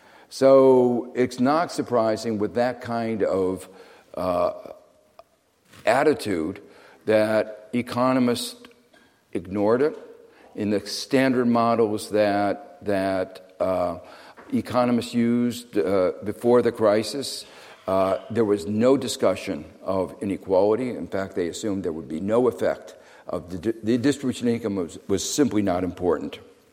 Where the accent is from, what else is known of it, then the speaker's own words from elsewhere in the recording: Gary, Indiana, United States; I grew up in Gary, Indiana, which is a town on the southern shore of Lake Michigan